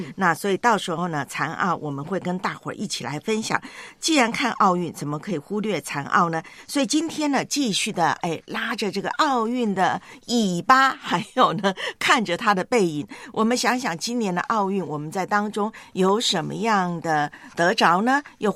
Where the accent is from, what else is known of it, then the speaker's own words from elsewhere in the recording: Taiwan; 在我的老家台湾我们从小看棒球